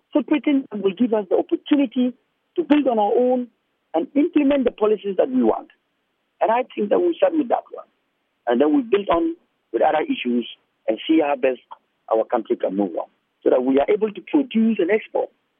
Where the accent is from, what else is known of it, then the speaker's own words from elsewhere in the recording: Ghana; I am going to serve the people of this country as a Ghanaian.